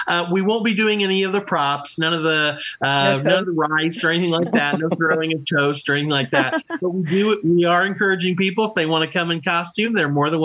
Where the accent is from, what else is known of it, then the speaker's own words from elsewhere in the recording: Indiana, United States; So I'm from Central Indiana. Been in theater for a million years.